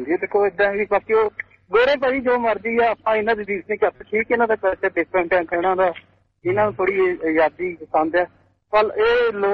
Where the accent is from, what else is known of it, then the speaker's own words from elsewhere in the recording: Jalandhar, Punjab, India; now in Shepparton, Australia; ਮੈਂ ਸ਼ੈਪਟਨ ਭਾਜੀ ਆਪਣੇ ਇੰਡੀਆ ਜਲੰਧਰ